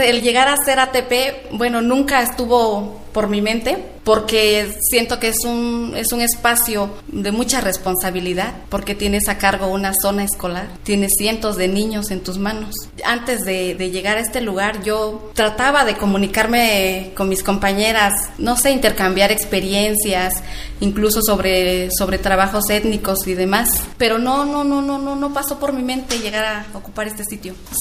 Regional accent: Oaxaca, Mexico; Soy originaria de la Colula de Matamoros, Zapoteca del Valle. Trabajo en la comunidad de San Vicente Lachicío.

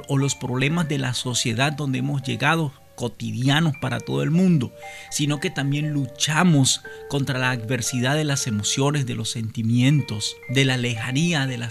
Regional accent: Venezuela; Las personas tienen que reconocernos, no solamente porque somos venezolanos, en el caso de la migración venezolana

